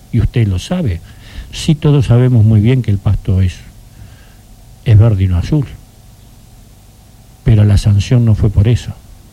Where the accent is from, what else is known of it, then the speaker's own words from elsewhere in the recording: Argentina; a mí como argentino, la verdad me da vergüenza que eso sea presidente